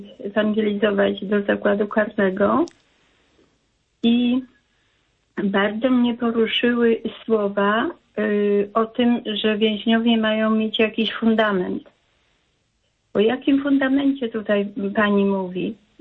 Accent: Masovian Voivodeship, Poland; ja jestem z Mazowsza.

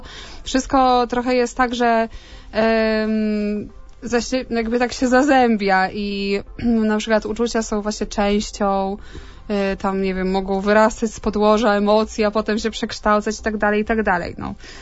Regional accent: Warsaw, Masovian Voivodeship, Poland; a ja jestem z Warszawy

